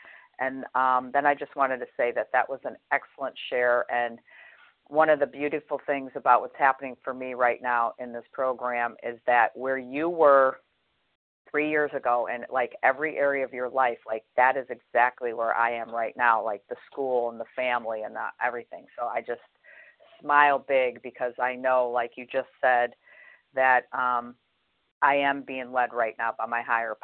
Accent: Florida, United States; I'm from Florida.

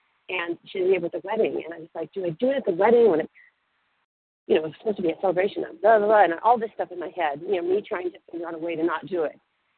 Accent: Newport Beach, California, United States; I'm from Newport Beach, California.

